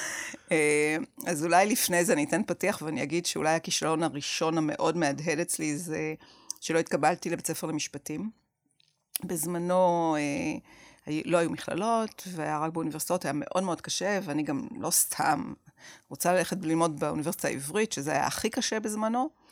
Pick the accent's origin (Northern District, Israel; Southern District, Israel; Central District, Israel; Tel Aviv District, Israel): Northern District, Israel; Safed; למרות ש-40 שנה אני כבר לא גרה שם, אבל אני עדיין, כששואלים אותי מאיפה אני אומרת שאני מצפת.